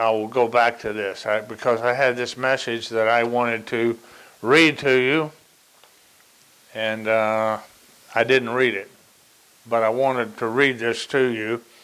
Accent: Georgia, United States; I grew up in the Protestant church in Georgia, and I attended those services that they held at that time.

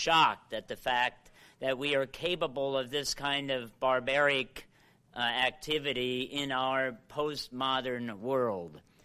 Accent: New Bedford, Ohio, United States; because I grew up in New Bedford, Ohio

